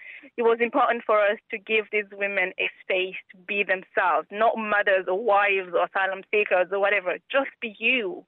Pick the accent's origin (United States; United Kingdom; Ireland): Ireland